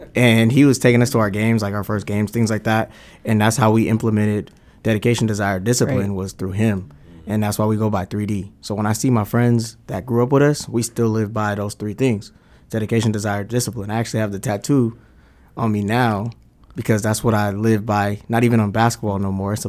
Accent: White Center, Washington, United States; also born or lived in California; So I was born in California, mm-hmm. but then I grew up in White Center. So I spent my whole life pretty much out there, about 20 years.

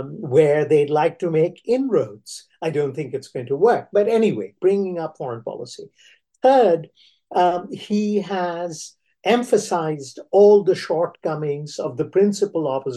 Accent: West Bengal, India; or say in my home state of West Bengal, where they are going at it hammer and tongs to try and make inroads

